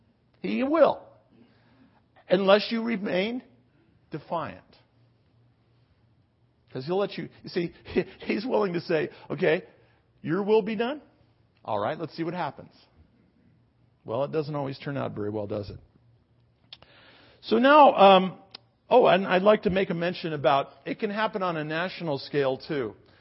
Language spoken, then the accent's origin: English; United States; Well, I'm an American.